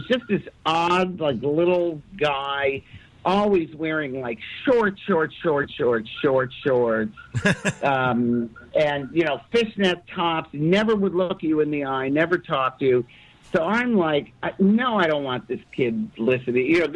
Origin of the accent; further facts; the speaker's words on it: Detroit, Michigan, United States; I grew up in Detroit, and there's your answer right there.